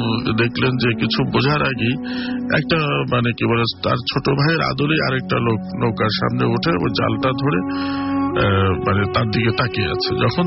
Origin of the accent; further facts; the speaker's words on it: Shibchar, Dhaka Division, Bangladesh; আমাদের গ্রামের বাড়ি হচ্ছে মাদারীপুর শিবচর জেলার চরবাজা মারা গ্রামে